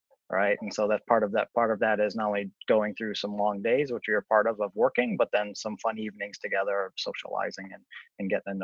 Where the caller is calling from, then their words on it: Boston, Massachusetts, United States; I am in Boston at our corporate headquarters, and I'm in a hotel because our office is under construction.